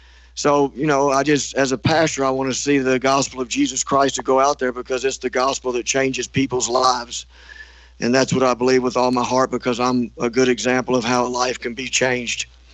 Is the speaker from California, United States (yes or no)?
no; Texas, United States; moved away as an adult; I was born and raised outside of Houston, Texas. That's where I got into most of my past life and got into some trouble and stuff like that. I love Texas. I'm not there anymore. I moved out of Texas in 1993 and moved up to the Black Hills